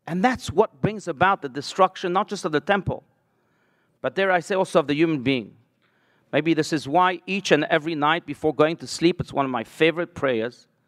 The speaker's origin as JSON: {"language": "English", "country": "South Africa", "tie": "born or raised there", "said": "You know, I grew up in South Africa, and I'll never forget that day on February 11th, 1990"}